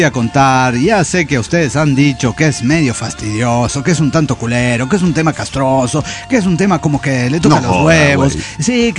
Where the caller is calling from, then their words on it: Kansas City, Missouri, United States; de Kansas City.